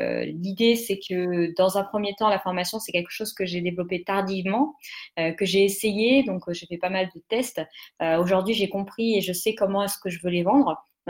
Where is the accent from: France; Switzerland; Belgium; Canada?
France; Bordeaux, Nouvelle-Aquitaine; also born or lived in Lyon; now in Paris, France; la femme que je suis à 29 ans aujourd'hui, alors je viens de Bordeaux à la base, j'ai fait mes études sur Lyon et j'ai bougé à Paris pour travailler